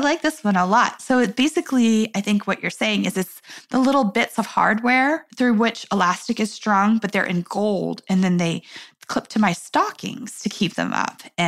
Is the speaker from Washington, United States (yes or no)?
no; New York, United States; I'm a New Yorker. I don't have a car